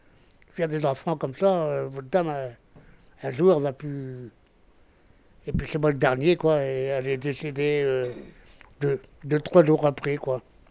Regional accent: Dunkirk, Hauts-de-France, France; now in Brittany, France; hein, voilà. Je suis du nord de la France, hein. Je suis de Dunkerque. Et je suis venu en Bretagne parce que ma maman était bretonne.

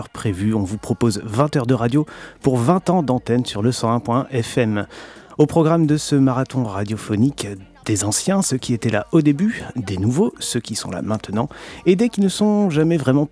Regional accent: Quimper, Brittany, France; Comme je venais de Quimper, je découvrais de nouvelles stations.

